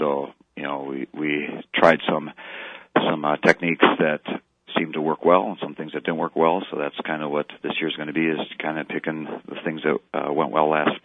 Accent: Rib Lake, Wisconsin, United States; I grew up in Rib Lake.

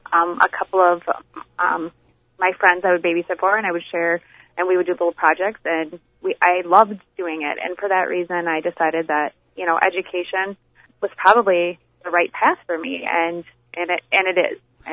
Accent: Gilman, United States; I grew up in Gilman, actually. I was born and raised here. I graduated from here.

